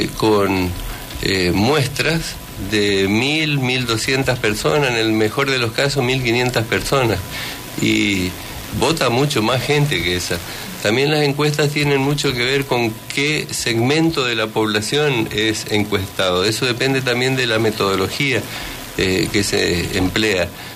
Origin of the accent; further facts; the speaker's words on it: Argentina; nos tiene que enorgullecer como argentinos